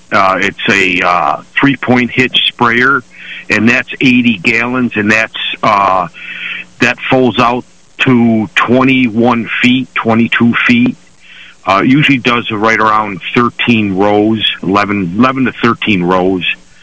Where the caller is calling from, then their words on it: North Java, New York, United States; I'm in North Java.